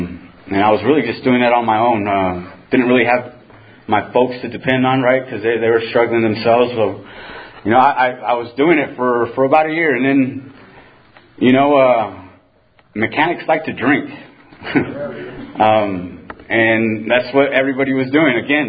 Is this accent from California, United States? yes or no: yes; California, United States; But I kept on telling them, I'm from California. I'm from California, damn it. Right? Just let me go. They don't do this kind of stuff where I'm from.